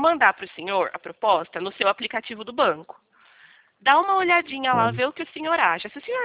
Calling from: Araras, São Paulo, Brazil; Eu sou daqui da cidade de Araras, eu falo daqui da cidade de Araras

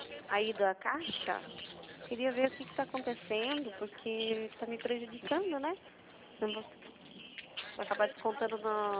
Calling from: Itapetininga, São Paulo, Brazil; Itapetininga

